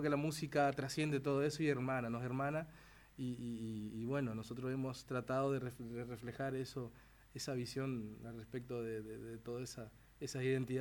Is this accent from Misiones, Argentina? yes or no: yes; Campo Viera, Misiones, Argentina; born there; Nosotros nacimos en Campoviera, en la zona centro, pero más tirando al lado de Brasil. Entonces siempre hay un portuñol ahí muy cerca, para el lado de la Ruta 12 también se habla mucho, el Yopará también, que se habla entre un guaraní y un español.